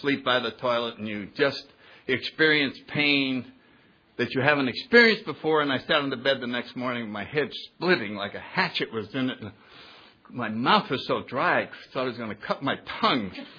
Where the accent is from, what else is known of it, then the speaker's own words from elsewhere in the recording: Connecticut, United States; Went right into Yale University in my hometown.